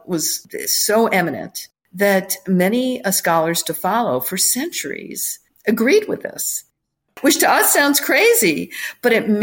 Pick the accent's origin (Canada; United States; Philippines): United States; Port Byron, New York; also born or lived in Syracuse; Well, I grew up in upstate New York, first in a place called Port Byron, which was a tiny little kind of farming village. And then we moved to the big city, which was Syracuse, New York.